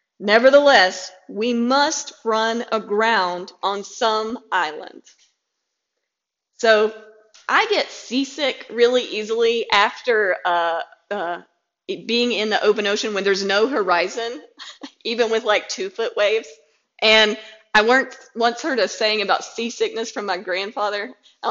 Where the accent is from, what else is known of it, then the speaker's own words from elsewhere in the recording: United States; And so I know I personally put too much faith in the fact that I'm an American.